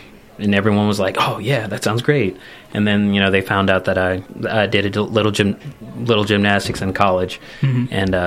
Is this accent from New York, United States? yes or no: no; Birmingham, Alabama, United States; now in Lexington, United States; I am actually from Birmingham, Alabama.